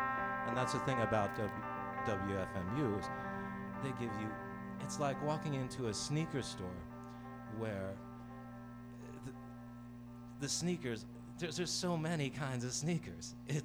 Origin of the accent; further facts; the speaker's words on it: Bethlehem, Pennsylvania, United States; We're from Bethlehem, some of us from Bethlehem, Pennsylvania, Lehigh Valley area of Pennsylvania.